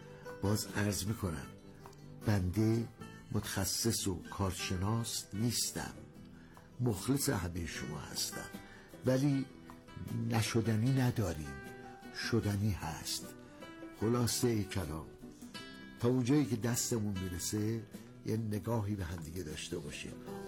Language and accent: Persian; Iran; ما ایرانی هستیم،